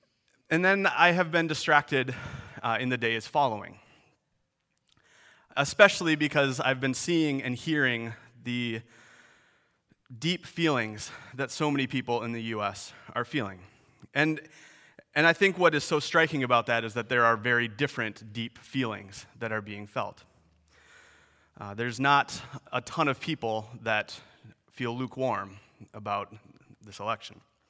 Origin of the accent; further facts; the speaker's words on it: United States; I'm pretty sure everybody here knows that I'm American.